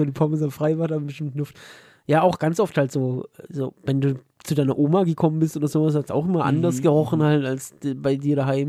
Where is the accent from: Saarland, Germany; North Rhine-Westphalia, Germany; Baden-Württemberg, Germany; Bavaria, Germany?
Baden-Württemberg, Germany; Niefern; es war in Niefern, da wo ich aufgewachsen bin.